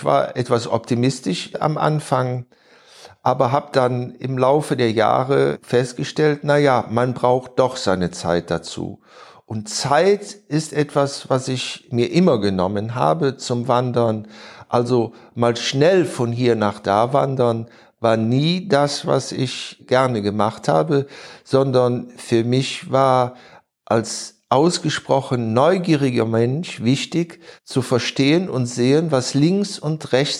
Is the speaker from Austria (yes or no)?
no; North Rhine-Westphalia, Germany; Nordrhein-Westfalen, mein Heimatbundesland, zu Fuß zu umrunden.